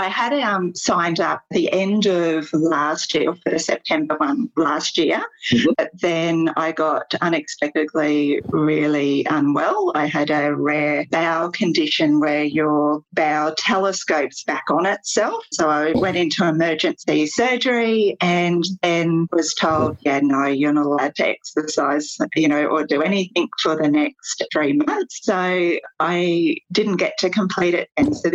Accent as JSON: {"language": "English", "town": "Toowoomba", "region": "Queensland", "country": "Australia", "said": "I'm from Toowoomba and I have three beautiful boys. I'm 45, turning 46 this year"}